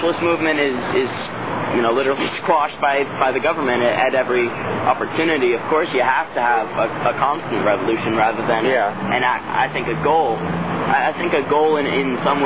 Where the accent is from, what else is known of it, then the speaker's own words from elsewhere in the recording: Texas, United States; I grew up in Texas.